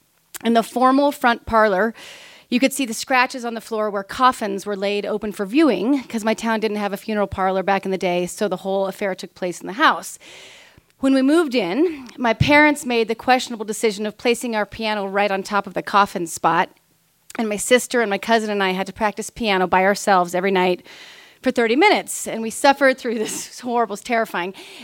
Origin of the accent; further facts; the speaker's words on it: Kansas, United States; She was from Kansas. We're from Kansas. I mean, we don't know these things.